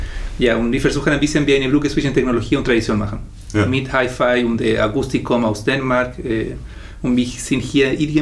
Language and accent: German; Chile; German is a second language; Ich komme aus Chile.